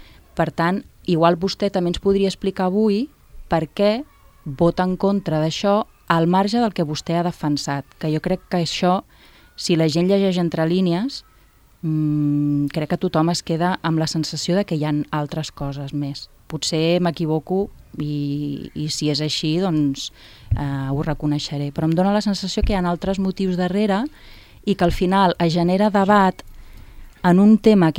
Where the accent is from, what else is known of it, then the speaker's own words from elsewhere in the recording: Catalonia, Spain; now in Formentera, Spain; jo com a catalana puc tenir la meva història prèvia i com a representant de Formentera, ja no dic formenterera d'adopció